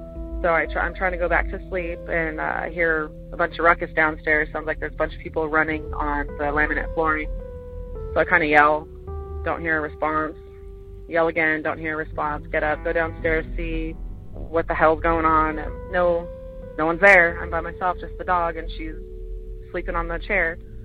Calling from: Austin, Texas, United States; Hi, Tony and Jenny. … I'm calling from the Austin, Texas area.

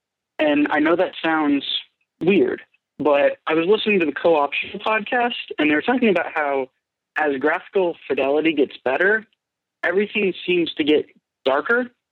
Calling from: Tennessee, United States; I'm calling from Tennessee

